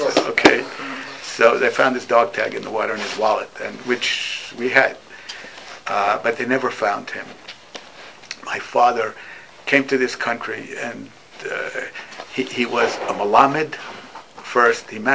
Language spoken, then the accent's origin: English; New York City, New York, United States; also born or lived in Ithaca; I grew up in a neighborhood in New York. I was born in Ithaca, New York. I don't know if it's upstate New York. Cornell is there.